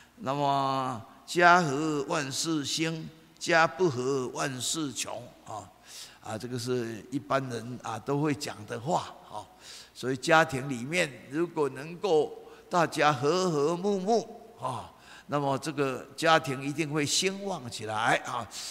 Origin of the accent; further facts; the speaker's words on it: Taiwan; 那么我们台湾人也讲了哈